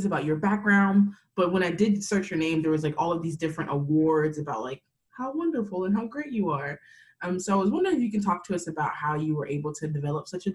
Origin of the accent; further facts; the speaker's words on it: Houston, Texas, United States; just growing up in South Texas. Was it South Texas? Houston, Texas.